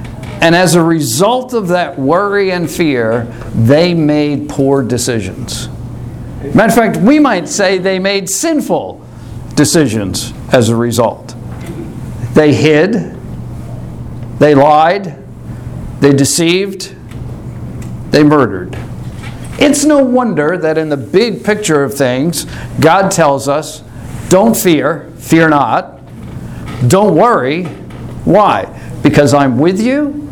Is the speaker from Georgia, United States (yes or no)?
no; Long Island, New York, United States; I grew up on Long Island